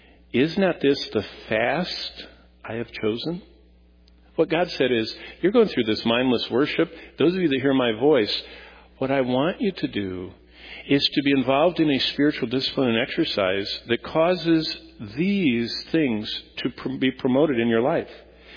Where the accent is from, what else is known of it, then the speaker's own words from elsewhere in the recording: Lansing, Michigan, United States; I mean, I was raised in Lansing, and my parents, my mom didn't work, my dad worked at General Motors hourly.